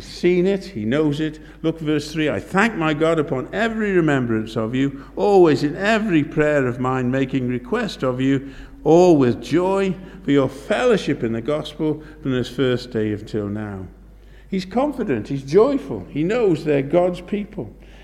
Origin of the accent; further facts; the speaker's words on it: Connah's Quay, Wales, United Kingdom; I come from Connors Quay in North Wales.